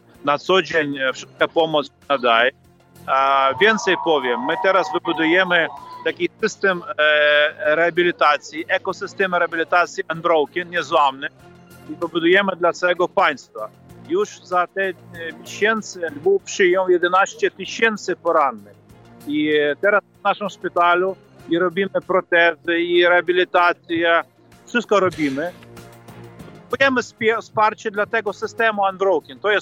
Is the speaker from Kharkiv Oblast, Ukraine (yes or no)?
no; Lviv, Lviv Oblast, Ukraine; U nas we Lwowie jest to 27 szkół